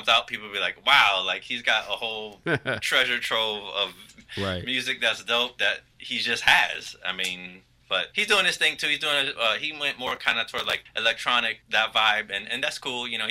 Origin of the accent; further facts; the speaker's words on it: Chicago, Illinois, United States; I grew up on North Avenue in Pulaski, you know, cruising Fullerton, you know, all that.